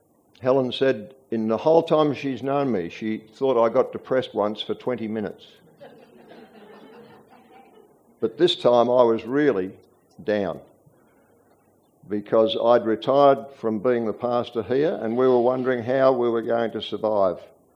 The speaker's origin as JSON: {"language": "English", "country": "Australia", "said": "God, thank you that I'm an Aussie and you've given me this beautiful place to live."}